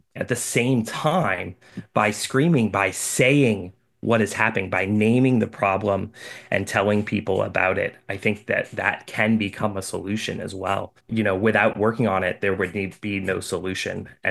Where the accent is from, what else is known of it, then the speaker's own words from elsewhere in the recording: Florida, United States; So I grew up in Central Florida, and I was moved very early on when I was about 16 by experiencing hurricanes.